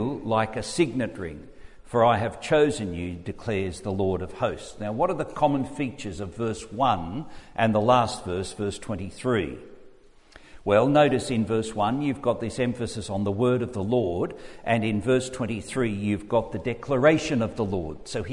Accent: Australia; So I said, I'm from Australia. We're from Australia, which is a wonderful place, a stable democracy, a prosperous country, a beautiful country

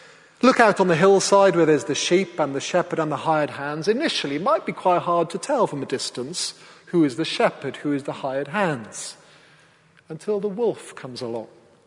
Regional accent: Wales, United Kingdom; I grew up in Wales

